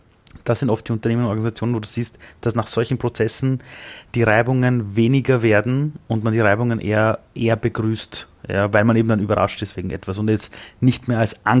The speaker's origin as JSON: {"language": "German", "country": "Austria", "said": "wäre ich nicht in Österreich auf die Welt gekommen als Österreicher"}